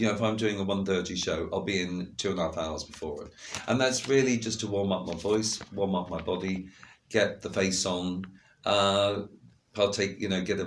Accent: Ballarat, Victoria, Australia; because I thought highly of myself, but I was from Ballarat.

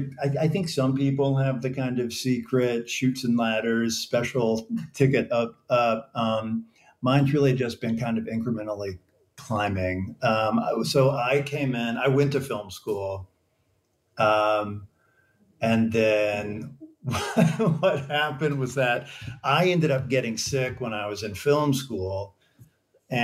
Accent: Texas, United States; And, you know, I grew up in Texas and went to a big school and just know that whole, you know, machismo code.

